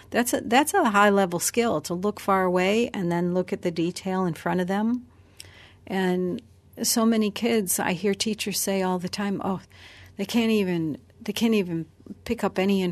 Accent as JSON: {"language": "English", "country": "United States", "said": "Now, I come from the United States. It's a 12-hour time difference."}